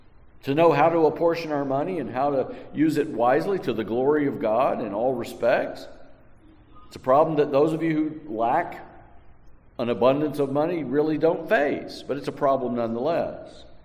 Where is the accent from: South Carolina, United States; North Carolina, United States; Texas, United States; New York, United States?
Texas, United States; I knew a guy back in the town that I grew up in West Texas.